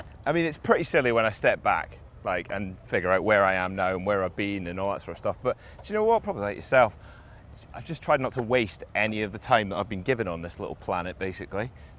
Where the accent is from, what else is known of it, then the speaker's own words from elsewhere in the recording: Edinburgh, Scotland, United Kingdom; I come from Edinburgh